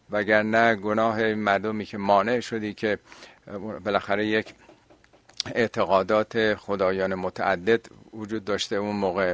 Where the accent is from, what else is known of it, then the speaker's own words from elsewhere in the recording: Iran; حالا ما چون ایرانی هستیم و شاید بیشتر حساسیت رون باشه